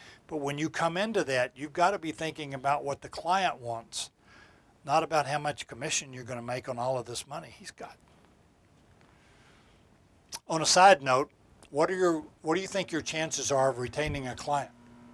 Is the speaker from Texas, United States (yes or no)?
yes; Texas, United States; I grew up in Texas, and you would go out to West Texas